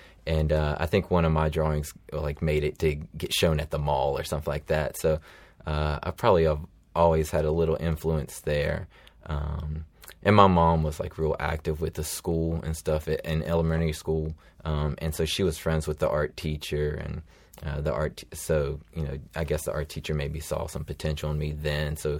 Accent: Georgia, United States; And truth be told, I grew up in Harris County, although I went to school in Columbus. So I was actually like lived in a suburb of a suburb.

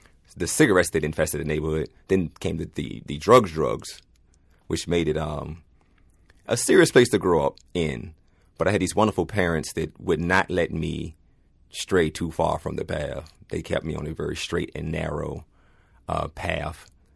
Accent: Richmond, Virginia, United States; I grew up on the south side of Richmond, Virginia. Richmond, Virginia is a town that is built on tobacco. So I grew up in a neighborhood called Oak Grove, Bellmead, Blackwell.

